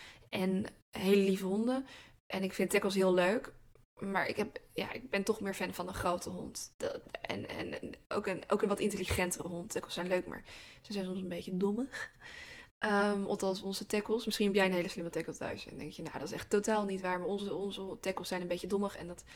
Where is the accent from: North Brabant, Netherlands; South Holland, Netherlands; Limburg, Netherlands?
South Holland, Netherlands; Capelle aan den IJssel; born there; now in Rotterdam, Netherlands; Mijn ouders zijn Rotterdammers. Ik ben zelf geboren in Capelle. Ligt net naast Rotterdam. Ik woon hier inmiddels 12 jaar. Altijd in het centrum, of althans, ja, centrum Rotterdam gewoond